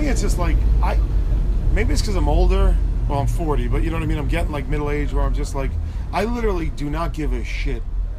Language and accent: English; New York City, New York, United States; because I grew up in New York City, so, like, there was never that thing of, like, you know, it was a melting pot.